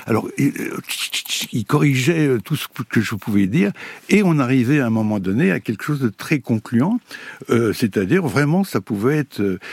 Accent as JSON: {"language": "French", "region": "Bourgogne-Franche-Comté", "country": "France", "tie": "born or raised there", "said": "que j'avais connu dans mon enfance en Bourgogne"}